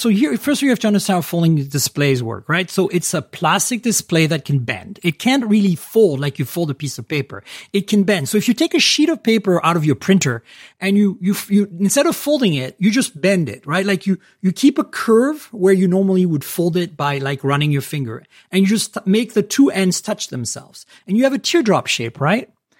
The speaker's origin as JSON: {"language": "English", "country": "Canada", "moved": "as an adult", "lives_now": "United States", "said": "Now, for the audience, I'm Canadian, but I live in the US. I've lived here 28 years."}